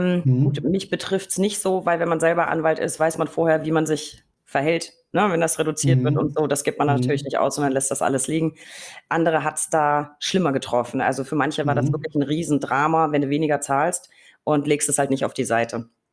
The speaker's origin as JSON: {"language": "German", "region": "Berlin", "country": "Germany", "said": "Muss ich als Berliner natürlich fragen"}